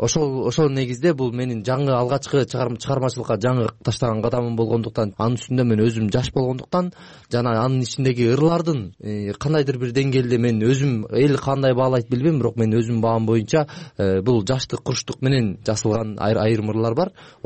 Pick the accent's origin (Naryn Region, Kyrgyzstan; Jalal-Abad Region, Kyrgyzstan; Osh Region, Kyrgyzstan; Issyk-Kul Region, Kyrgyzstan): Naryn Region, Kyrgyzstan; Mantysh; born there; Нарын облусунун Кочкор районуна караштуу Мантыш айылында 1996-жылы туулгам.